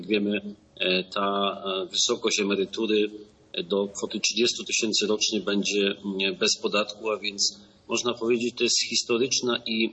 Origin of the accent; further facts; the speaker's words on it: Olkusz, Lesser Poland, Poland; Ja sam pochodzę z Olkusza